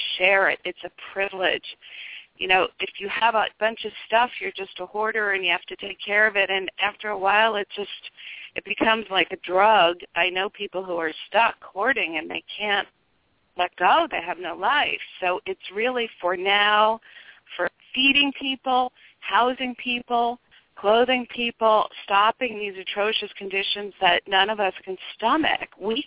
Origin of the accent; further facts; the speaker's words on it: New York City, New York, United States; I'm from New York City. You know, I'm used to being in enormous wealth